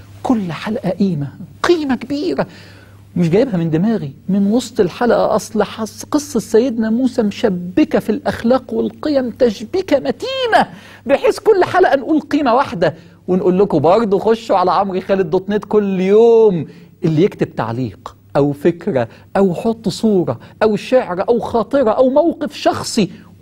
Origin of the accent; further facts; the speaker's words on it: Egypt; وانا مصري